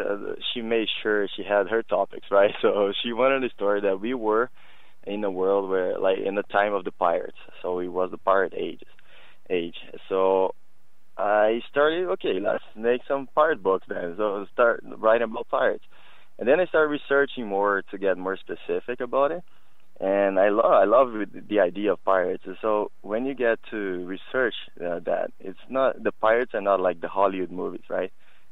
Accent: Brazil; moved away as an adult; also born or lived in Montreal, Canada; now in Canada; I'm in Canada. I was born in Montreal, but most of my life I lived in Brazil. I lived there for 18 years. My parents are Brazilian.

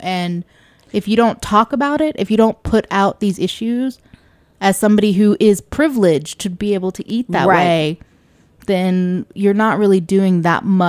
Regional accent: Greensboro, North Carolina, United States; I'm from North Carolina. I grew up in Greensboro, which is just a small town that likes to think of itself as a city.

